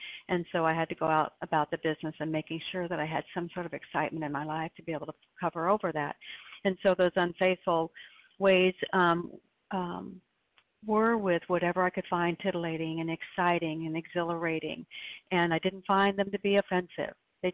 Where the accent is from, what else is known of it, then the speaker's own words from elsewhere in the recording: Oregon, United States; I'm from Oregon and recovered.